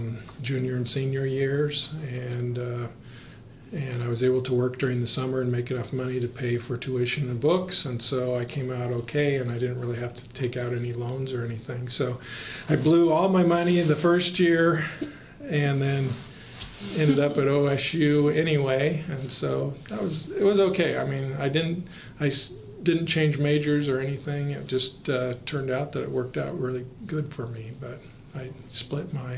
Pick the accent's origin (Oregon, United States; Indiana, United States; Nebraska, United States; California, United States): Oregon, United States; Pendleton; born there; I was born in Pendleton, Oregon.